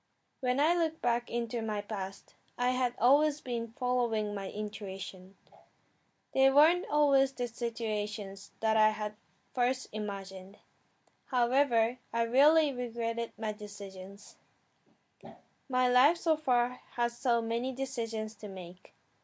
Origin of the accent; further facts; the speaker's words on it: Japan; English is a second language; moved away; My parents preferred me of going back to Japan and study Japanese culture and language in my home country.